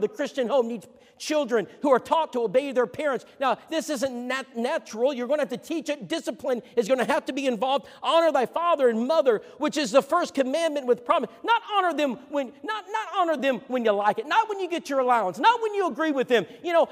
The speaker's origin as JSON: {"language": "English", "region": "Texas", "country": "United States", "tie": "born or raised there", "said": "I grew up in Texas. I'm a Dallas Cowboy fan."}